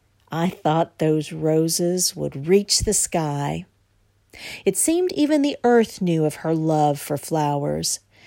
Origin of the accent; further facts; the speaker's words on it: Flatwoods, Kentucky, United States; I'm from Flatwoods, Kentucky